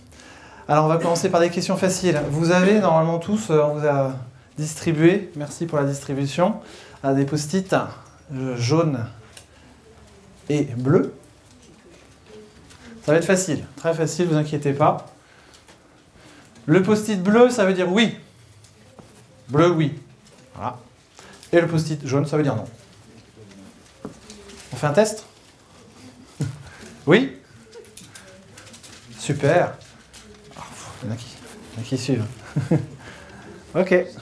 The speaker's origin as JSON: {"language": "French", "town": "Rennes", "region": "Brittany", "country": "France", "said": "je viens de Rennes, si ça, au cas où ça ne se verrait pas. Donc je fais partie de la communauté Agile Rennes."}